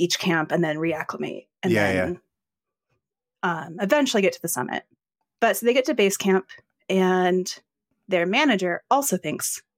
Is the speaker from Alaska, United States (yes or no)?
no; Colorado, United States; now in California, United States; I grew up in Colorado, but I've been out in California for 8 years.